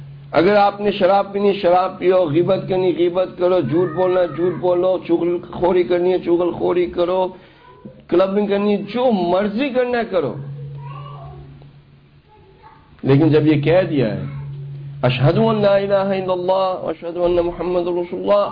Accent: Pakistan; now in Canada; because I'm from Pakistan

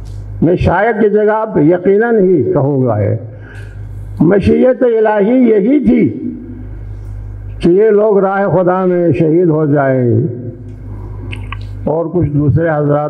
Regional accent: Pakistan; ہمارا تعلق بہرحال یہ جغرافیائی اعتبار سے ہمارا تعلق اس ملک سے ہے، پاکستان سے ہے

